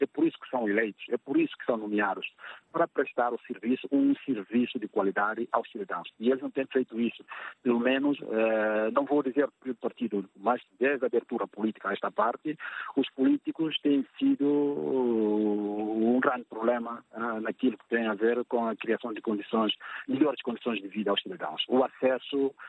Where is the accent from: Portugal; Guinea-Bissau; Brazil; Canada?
Guinea-Bissau; nós, enquanto guineenses, não assumimos a nossa responsabilidade